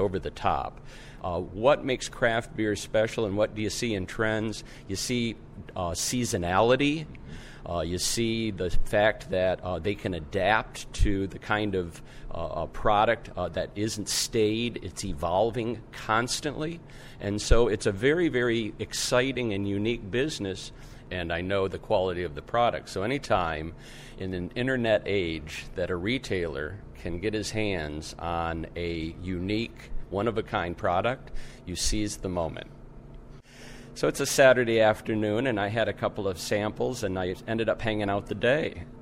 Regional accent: Michigan, United States; moved away as an adult; I'm a kid from Michigan that grew up on a farm. I moved to Florida in 1976.

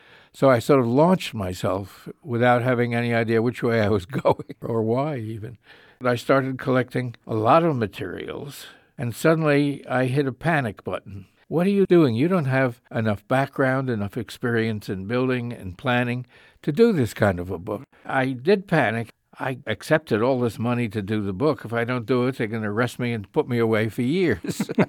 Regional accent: New York, United States; We lived, and I was brought up in New York. I was married in New York.

